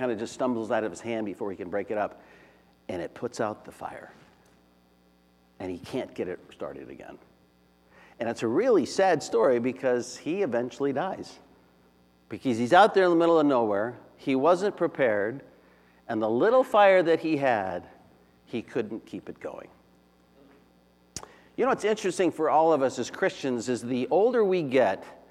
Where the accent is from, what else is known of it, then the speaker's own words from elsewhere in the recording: Phoenix, Arizona, United States; And I grew up in Phoenix, Arizona, where it's really hot and things die.